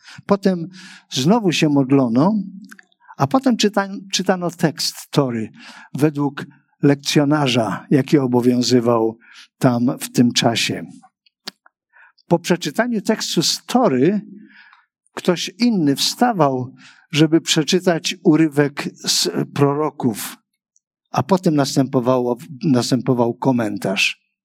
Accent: Siemianowice Śląskie, Silesian Voivodeship, Poland; Ja z brzydkiego, przemysłowego miasta Siemianowic Śląskich. To nie jest ładne miasto, zaręczam.

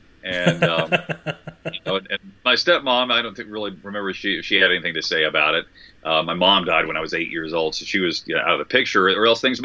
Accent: West Virginia, United States; now in Los Angeles, United States; I came out to L.A. because I wanted to be in radio and TV. I moved out here from West Virginia, and that was kind of it, you know.

